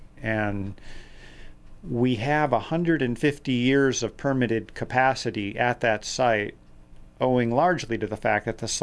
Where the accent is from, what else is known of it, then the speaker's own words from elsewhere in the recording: New England, United States; And I grew up in New England, and so I have an affinity for the name of your bookstore, Pilgrim's Way.